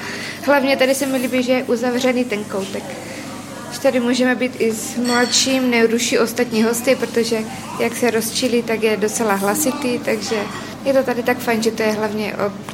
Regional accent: Moravian-Silesian Region, Czechia; Ne, nejsme, jsme z malé vesnice blízko Ostravy.

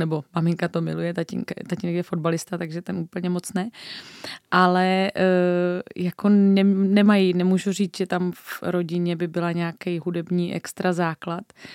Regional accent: České Budějovice, South Bohemian Region, Czechia; dětský sbor, do kterého jsem chodila, když jsem byla malá … v Českých Budějovicích, který jsem vlastně, kde jsem absolvovala celé své dětství

